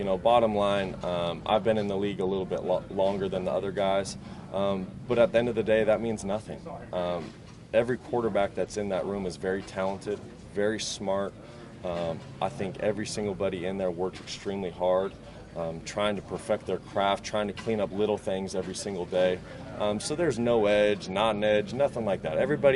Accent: Montana, United States; also born or lived in Coeur d'Alene, United States; Like I said, I was born in Coeur d'Alene and I grew up over in Montana.

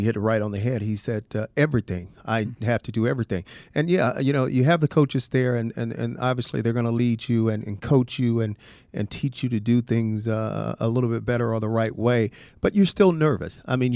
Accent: Mobile, Alabama, United States; And obviously, you know, I'm from the Mobile Theater area.

